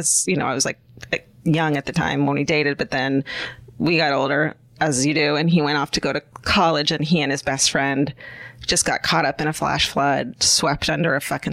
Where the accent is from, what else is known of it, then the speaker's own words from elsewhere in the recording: California, United States; We're from California, you guys. We don't. Rain is cute here.